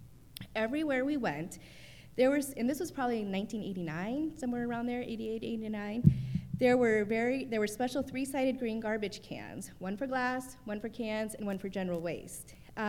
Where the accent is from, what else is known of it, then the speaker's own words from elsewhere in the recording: Iowa, United States; Perhaps it was because growing up in Iowa, I was constantly deluged with weather reports and how it would affect the corn crops.